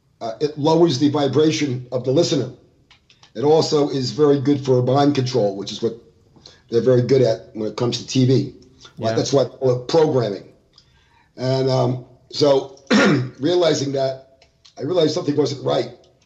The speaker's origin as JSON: {"language": "English", "region": "Florida", "country": "United States", "lives_now": "California, United States", "said": "I'm from Florida, and I came out to California because of the music industry. And I live on the beach"}